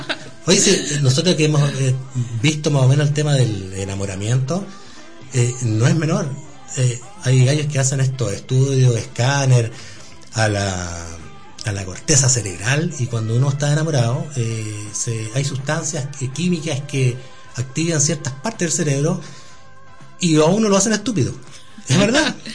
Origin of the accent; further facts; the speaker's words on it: Limache, Valparaíso, Chile; nosotros somos, ambos somos de Limache y de los dos pueblos.